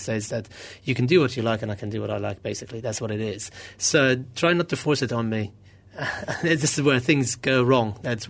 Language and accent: English; Gaza Strip, Palestine; now in United Kingdom; although I'm British, I have a British nationality, I can't go to the West Bank because I'm from Gaza.